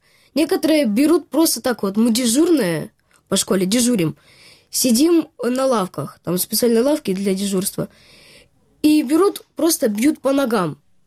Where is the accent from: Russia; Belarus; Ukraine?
Ukraine; Kramatorsk, Donetsk Oblast; Это мой родной город.